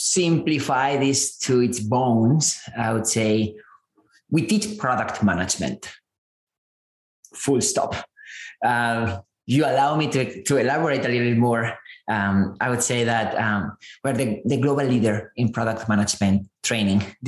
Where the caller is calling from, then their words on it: San Francisco, California, United States; I'm zooming in from San Francisco.